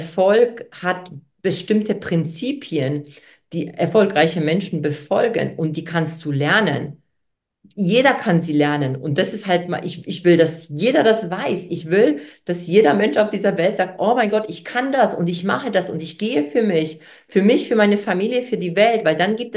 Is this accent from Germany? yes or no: no; Poland; German is a second language; Weil ich komme aus Polen